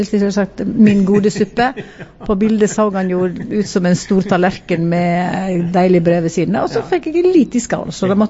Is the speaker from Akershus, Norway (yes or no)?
no; Veitastrand, Vestland, Norway; Litt større enn Veitastrandir, ja. Der jeg kommer ifra